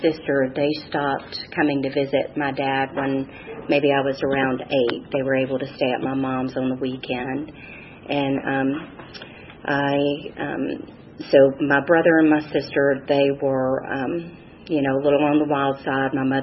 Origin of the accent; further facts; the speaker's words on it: Alabama, United States; also born or lived in Atlanta; And we moved from Atlanta to Alabama, a small town in the country, cornfields. It was just in the middle of nowhere.